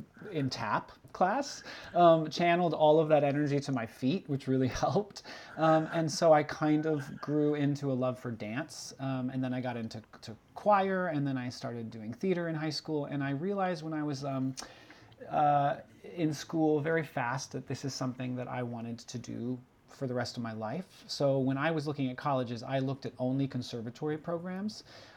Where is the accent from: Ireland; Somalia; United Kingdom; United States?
United States; Chicago, Illinois; I am a Chicago native. I grew up in Chicago.